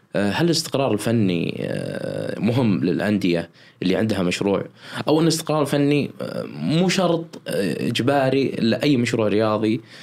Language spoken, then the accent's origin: Arabic; Saudi Arabia; حنا عندنا بالسعودية هنا الفريق لما يصعد الممتاز يغير كل شيء